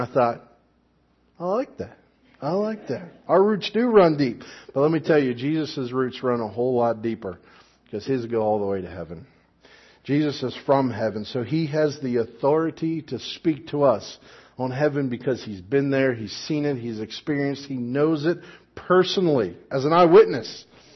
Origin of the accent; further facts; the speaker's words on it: Kellerville, United States; Little village over the ridge from Evendale that generally gets lumped together with Evendale, but we're from Kellerville.